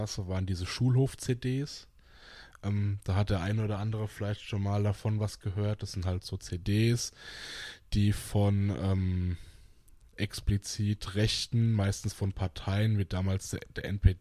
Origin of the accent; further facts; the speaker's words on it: Bavaria, Germany; ich komme aus dem Landkreis Aschaffenburg gebürtig, habe da auch die ersten knapp 30 Jahre meines Lebens verbracht, mehr oder weniger, zumindest wohnlich.